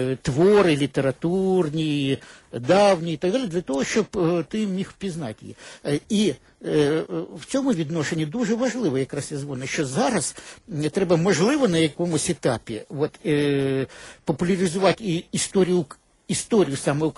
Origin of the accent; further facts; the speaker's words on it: Moscow, Russia; first language Russian; Ukrainian is a second language; Я ж то виріс в Москві. Я виріс російськомовною людиною. Я виріс понад те в атмосфері суто імперській, тому що батько був військовий.